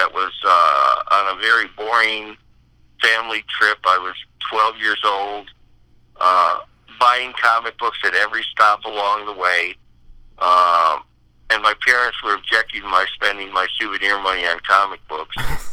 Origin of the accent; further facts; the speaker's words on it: Cleveland, Ohio, United States; I grew up in Cleveland, a very segregated city.